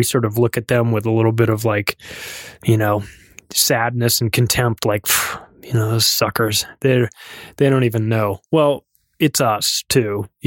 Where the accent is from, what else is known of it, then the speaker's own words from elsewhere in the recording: United States; as an American, you think of propaganda in the image that comes in your mind is Russia